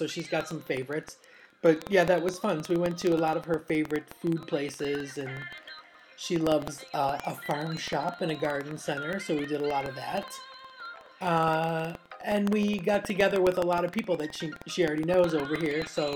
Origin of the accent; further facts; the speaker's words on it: United States; now in London, United Kingdom; I am an American lesbian living in London.